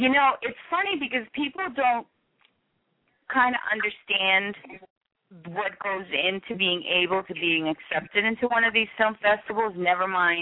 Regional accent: Philadelphia, Pennsylvania, United States; I'm back just telling her thank you for tuning in and that I'm straight from Philly

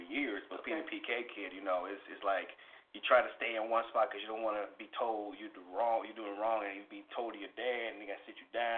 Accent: Hempstead, New York, United States; I am from Hempstead, Long Island, New York.

